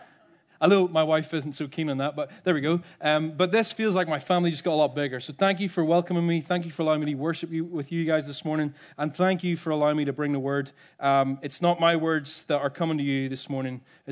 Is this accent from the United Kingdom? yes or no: yes; Northern Ireland, United Kingdom; I don't know if you might recognize my accent. I grew up in the same town as Liam Neeson.